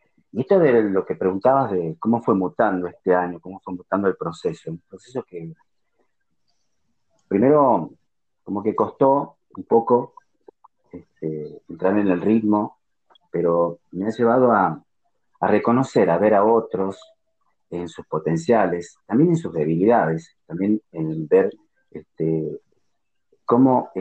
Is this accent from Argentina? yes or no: yes; Tucumán, Argentina; Desde mi creencia, mi cultura, desde la provincia de donde vengo, de Tucumán